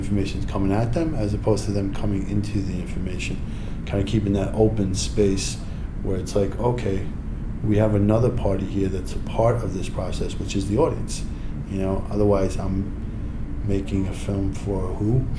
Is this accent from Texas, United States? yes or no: no; New York, United States; I mean, as a New Yorker, first thing out of my mouth, get out of here.